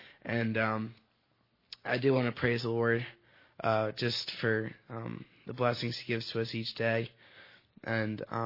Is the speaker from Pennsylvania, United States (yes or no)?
yes; Quakertown, Pennsylvania, United States; I'm a sophomore from Quakertown, Pennsylvania.